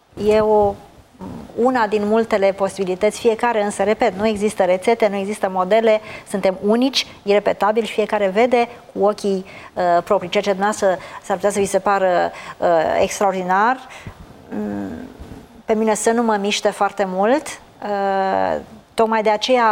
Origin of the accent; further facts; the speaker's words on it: Romania; noi, ca români, ar fi de dorit să le vedem și să le cunoaștem